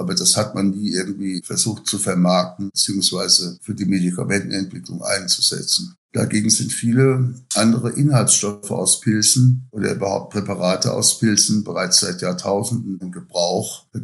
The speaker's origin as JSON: {"language": "German", "region": "Rhineland-Palatinate", "country": "Germany", "tie": "born or raised there", "said": "Ich bin aber eigentlich schon als kleiner Junge im Pfälzer Wald rumgelaufen mit meiner Oma, mit unseren Nachbarn."}